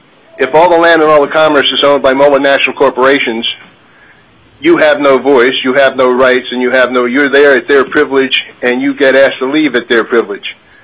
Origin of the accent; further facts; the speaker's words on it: Wasilla, Alaska, United States; I'm from Wasilla, Alaska.